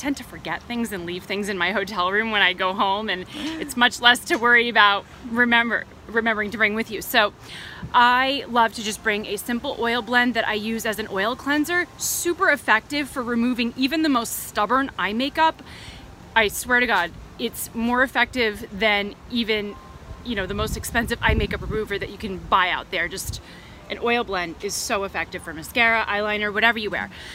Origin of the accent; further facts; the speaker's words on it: Philadelphia, Pennsylvania, United States; we're in California now. I'm from Philadelphia.